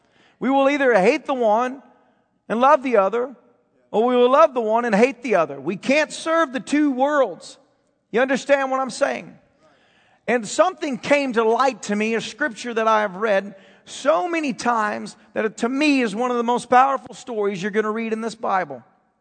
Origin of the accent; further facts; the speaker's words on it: United States; Even the fact that I'm American is such a blessing. You don't understand how blessed you are to even be born in America or live in America today.